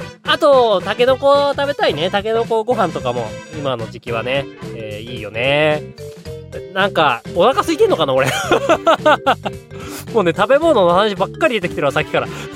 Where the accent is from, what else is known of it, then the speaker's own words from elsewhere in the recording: Hokkaido, Japan; 私は北海道出身だからね